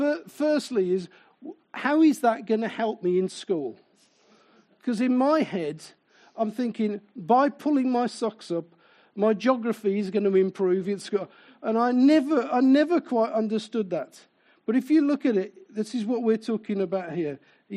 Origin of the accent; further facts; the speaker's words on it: Willenhall, West Midlands, United Kingdom; Yeah, but I'm from Willenhall.